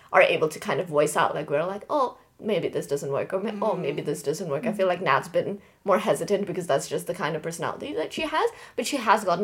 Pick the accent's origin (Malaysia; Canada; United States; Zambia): Malaysia; also born or lived in Bangladesh; I'm from Bangladesh, but I grew up in Malaysia, which is a Southeast Asian country.